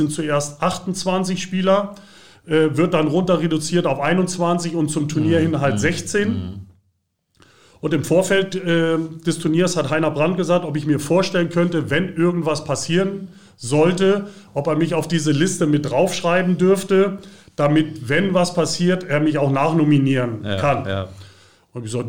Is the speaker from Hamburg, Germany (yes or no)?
yes; Hamburg, Germany; War damals in Hamburg, in Bergedorf, da wo ich aufgewachsen bin.